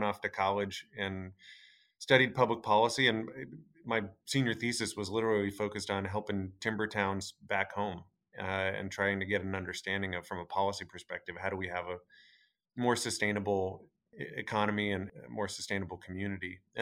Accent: Port Angeles, Washington, United States; Yeah, I grew up in Port Angeles, Washington, which is historically has been a timber town. It was a great place to grow up.

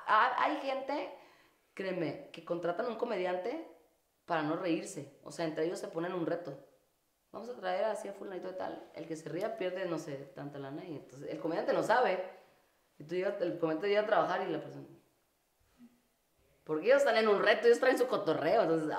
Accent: Monterrey, Nuevo León, Mexico; Soy una regia aquí, así la regia, y así somos todas las regias

